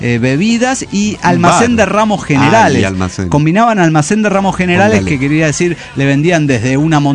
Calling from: Avellaneda, Santa Fe, Argentina; de Avellaneda, Santa Fe, Argentina.

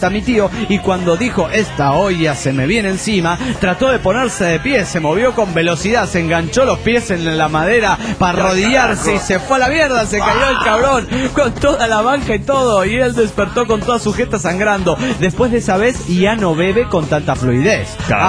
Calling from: Georgia, United States

